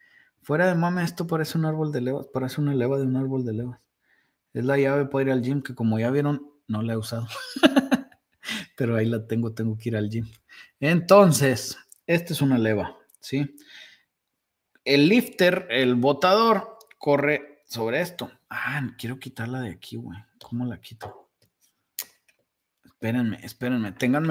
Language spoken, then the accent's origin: Spanish; Mexico; now in United States; Soy más mexicano que un nopal, gordo, pero al mismo tiempo tengo descendencia de alemanes o ascendencia, no sé cómo se dice. O sea, mi tatara, ¿sabe qué abuelo era de Alemania?